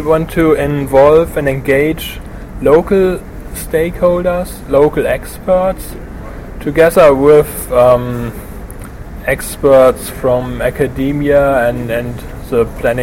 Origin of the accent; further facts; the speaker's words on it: Germany; born there; English is a second language; moved away as an adult; also born or lived in Newcastle upon Tyne, United Kingdom / Switzerland; I was born in Germany, and later I did a master's in planning studies in Newcastle upon Tyne in England, and my PhD in Switzerland. So before coming here, I spent most time in Switzerland.